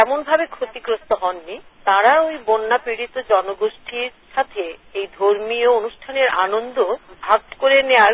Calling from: Dhaka, Dhaka Division, Bangladesh; আমি ঢাকার মালিবাগ চৌধুরীপাড়া থেকে

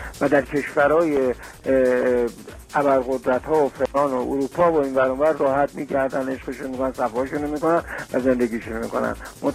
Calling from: Tehran, Tehran Province, Iran; از تهران هستم، خداحافظ شما.

